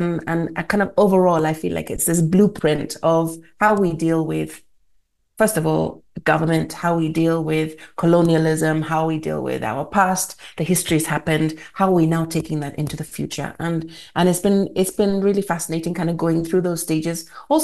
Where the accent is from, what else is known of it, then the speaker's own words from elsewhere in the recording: Kenya; I'm from Kenya and I have the letter.